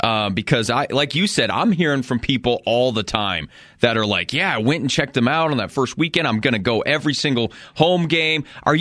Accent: Colorado, United States; And I grew up in Eastern Colorado.

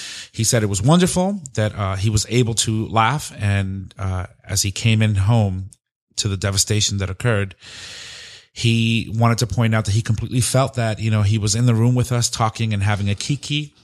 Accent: Orlando, Florida, United States; this past weekend, I left my hometown of Orlando to attend my brother's wedding.

